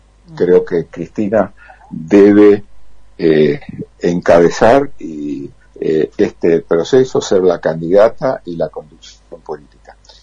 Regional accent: Argentina; Nosotros, como argentinos, surgimos luchando contra el imperio español.

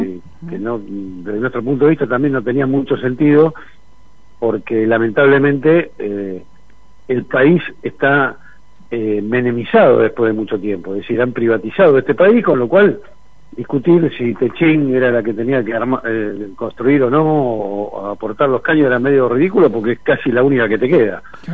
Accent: Argentina; me parece que como argentino es importante estar a favor de esta construcción

